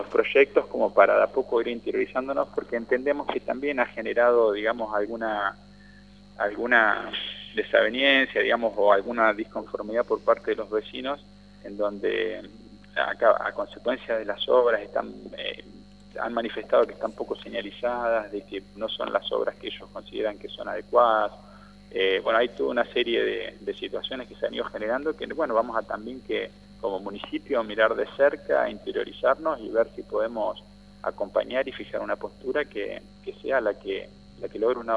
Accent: San Martín de los Andes, Neuquén, Argentina; quienes somos de San Martín de los Andes, conocemos de cómo se conformó

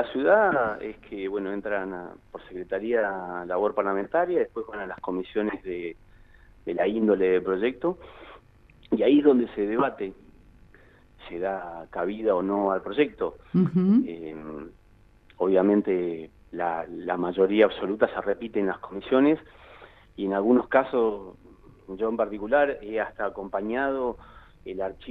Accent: General Roca, Río Negro, Argentina; Yo soy de Roca y pienso en vivir una Roca más linda, más sostenible.

